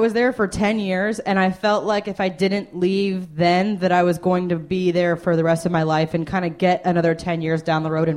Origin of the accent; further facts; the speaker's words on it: South Orange, New Jersey, United States; also born or lived in Asheville, North Carolina; now in Washington, United States; I'm from South Orange, New Jersey, but I just moved from Asheville, North Carolina.